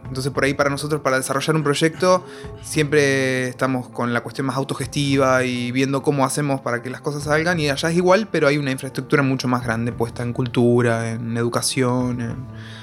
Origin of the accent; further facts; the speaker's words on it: Argentina; estábamos yo y Natalia, que somos de Argentina